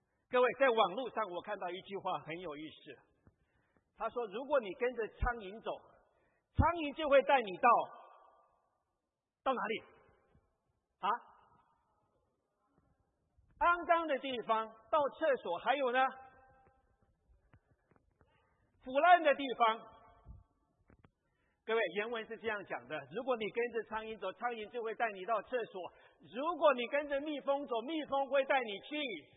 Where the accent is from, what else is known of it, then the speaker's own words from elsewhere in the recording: Hualien, Hualien County, Taiwan; 我六月份的时候我在台湾，我在我的家乡花莲住了一个月的时间